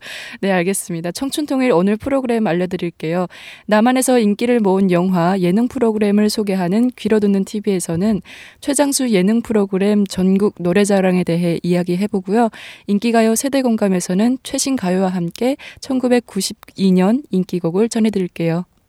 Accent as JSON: {"language": "Korean", "town": "Musan", "region": "North Hamgyong", "country": "North Korea", "lives_now": "South Korea", "said": "저는 똑소리 나는 무산 여자"}